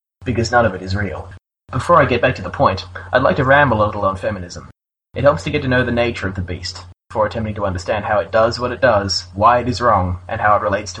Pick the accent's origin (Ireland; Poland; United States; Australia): Australia; I'm from Australia. I am white, male, and proud of it.